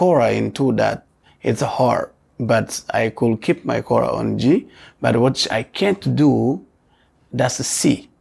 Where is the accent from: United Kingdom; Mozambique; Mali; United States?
Mali; I am from Mali and West Africa. I am a storyteller as well, which they call in my language Jeli.